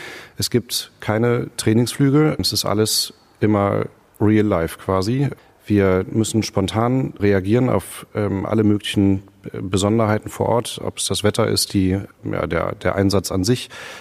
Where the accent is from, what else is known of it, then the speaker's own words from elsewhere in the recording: Hamburg, Germany; Ich bin in Hamburg aufgewachsen, von daher mag ich plattes Land mit Wasser in der Nähe.